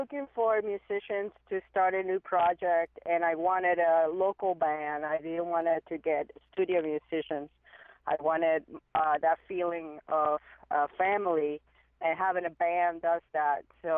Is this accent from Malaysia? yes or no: no; San Juan, Puerto Rico; moved away as an adult; I am original from San Juan, Puerto Rico. I'm a Taíno native